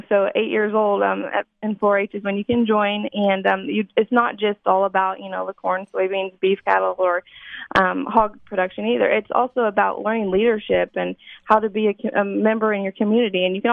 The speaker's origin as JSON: {"language": "English", "town": "Cerro Gordo", "region": "Illinois", "country": "United States", "tie": "born or raised there", "said": "So I am from Cerro Gordo, so not too far from Decatur. And I have more of a traditional agricultural background. I was raised on my family farm in Cerro Gordo, where we raised corn, soybeans, hay, and Angus cattle."}